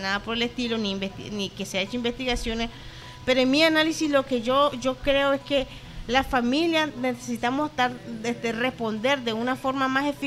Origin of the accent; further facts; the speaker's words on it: Nicaragua; No, como nicaragüense, lo que se hace es que se consume la gaseosa que está a la vuelta de la esquina